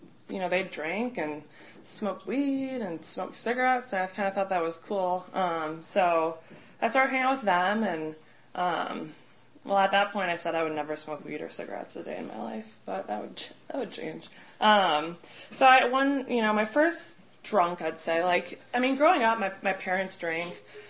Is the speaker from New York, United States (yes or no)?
no; Illinois, United States; I was born and raised outside Chicago in Illinois. So I'm, from the north.